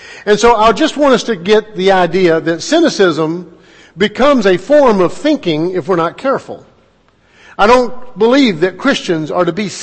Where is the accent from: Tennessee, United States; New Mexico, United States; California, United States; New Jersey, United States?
New Mexico, United States; Albuquerque; And I say that because I came from Albuquerque, in which many of the people that we meet, it's 67% Hispanic